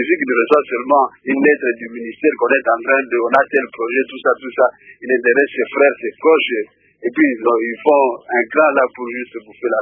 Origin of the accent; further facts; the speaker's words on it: Kalemie, Tanganyika, DR Congo; ici chez nous, au Katanga, à Kalemie précisément, nous avons des grandes étendues, mais ce sont des étendues montagnes.